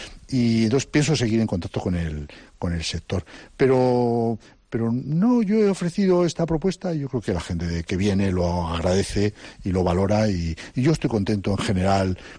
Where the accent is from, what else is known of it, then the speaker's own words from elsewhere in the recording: Valladolid, Castile and León, Spain; now in Santander, Spain; soy de Valladolid, donde hay un festival en una ciudad muy cinéfila, con la Seminci